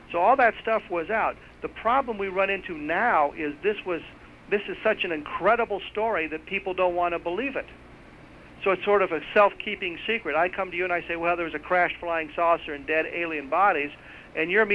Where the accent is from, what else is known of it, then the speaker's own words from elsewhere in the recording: Colorado, United States; I grew up in Colorado, flew helicopters for the Army for 4 years with a tour in Vietnam, spent 12 years in Air Force Intelligence.